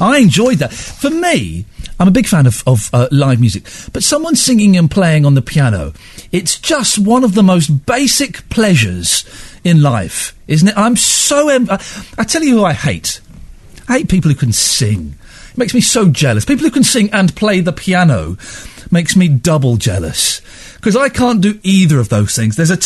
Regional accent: Milford-on-Sea, South East England, United Kingdom; Could you please tell Joe I have very fond memories of his grandfather when I grew up in Milford-on-Sea?

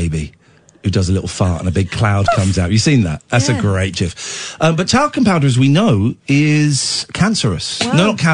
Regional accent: South West England, United Kingdom; But what's a Devon? I'm from Devonshire.

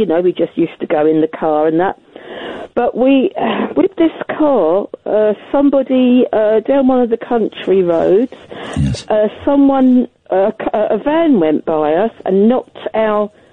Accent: Holland-on-Sea, East of England, United Kingdom; Yeah, I'm from Holland-on-Sea, Essex.

